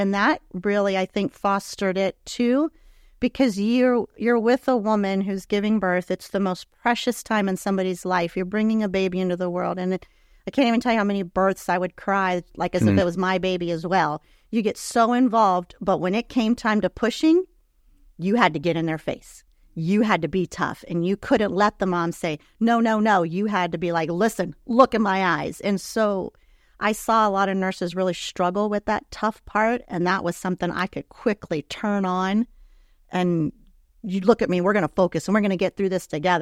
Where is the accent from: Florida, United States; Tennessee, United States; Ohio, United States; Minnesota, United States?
Florida, United States; Key West; moved away as an adult; also born or lived in Gainesville; now in St. Petersburg, United States; I'm from Key West, left Key West in 2000, moved to Gainesville with my husband, raised our kids there. We were there 22 years and moved to St. Petersburg, Florida, a year and a half ago.